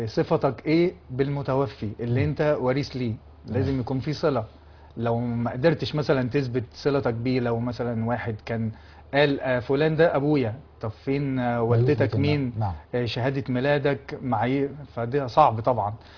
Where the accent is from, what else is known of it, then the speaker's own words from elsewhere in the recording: Egypt; هو معروف في القضاء الجنائي عندنا في مصر في القانون المصري